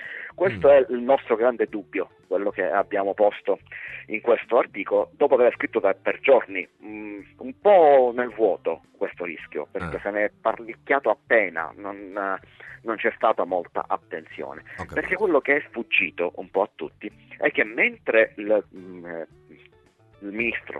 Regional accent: Sicily, Italy; dico c'è stato perché mi metto da siciliano nei panni anche, non essendo amministratore

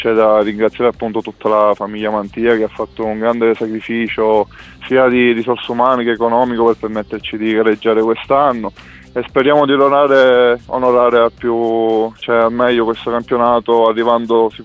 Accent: Palermo, Sicily, Italy; per me che sono palermitano

